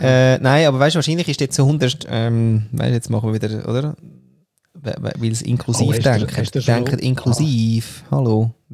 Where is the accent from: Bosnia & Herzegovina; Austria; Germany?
Austria; now in Switzerland; als Österreicher in der Schweiz.